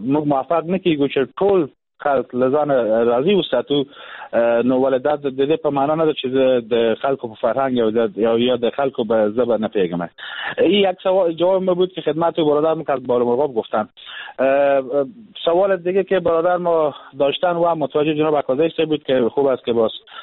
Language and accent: Persian; Herat, Afghanistan; من اتفاقا در ولایت هرات کلان شدم، بزرگ شدم در حوزه غرب افغانستان